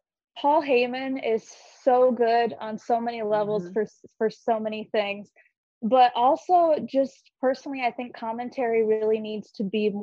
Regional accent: Cleveland, Ohio, United States; moved away as an adult; now in New Orleans, United States; And then I moved to New Orleans when I turned 19 and was like, close enough. And so I moved to New Orleans from Cleveland, Ohio, where I'm from.

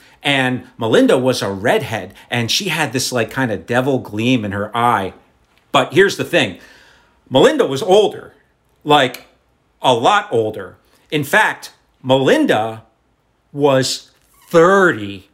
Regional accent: United States; he heard my accent and he asked me if I was British. And I said, "Non, je suis Américain."

